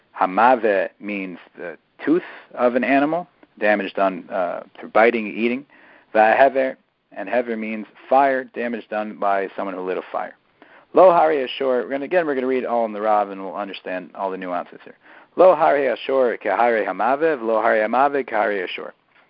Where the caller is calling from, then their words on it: Israel; I'm calling from Eretz Yisrael. Sunday here is a regular day